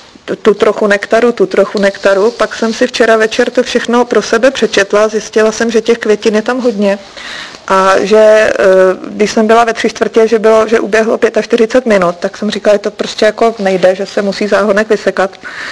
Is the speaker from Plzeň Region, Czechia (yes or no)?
yes; Plzeň, Plzeň Region, Czechia; Já jsem vyrůstala v Plzni